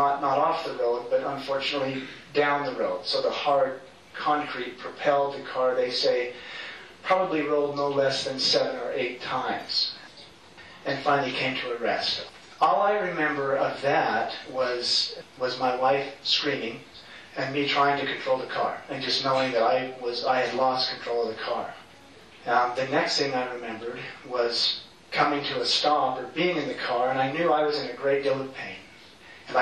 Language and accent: English; Heber, Utah, United States; And yet growing up in Heber, everybody knows where Heber is, wrestling was also a part of your repertoire. It's not a sport in Heber. Wrestling is a religion.